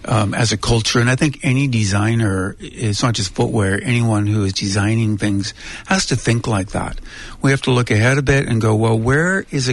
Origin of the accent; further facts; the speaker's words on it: Canada; it's not American. I'm very close to you. I'm a Canadian, okay, Commonwealth.